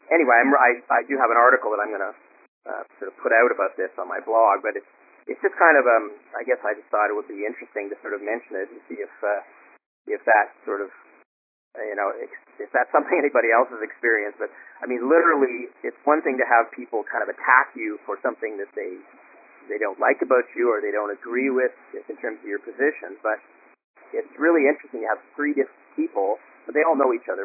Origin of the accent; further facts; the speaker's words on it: Montreal, Quebec, Canada; this other guy who I know from my hometown here, actually in Montreal